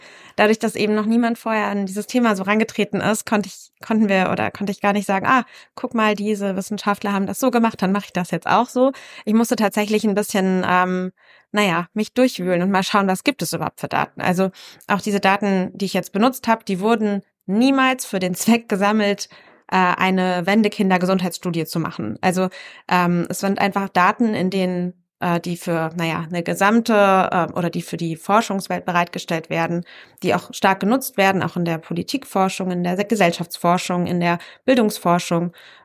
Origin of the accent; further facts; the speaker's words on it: Chemnitz, Saxony, Germany; ich komme hier aus dem Teil von Sachsen und damals hieß dann die Stadt eben noch Karl-Marx-Stadt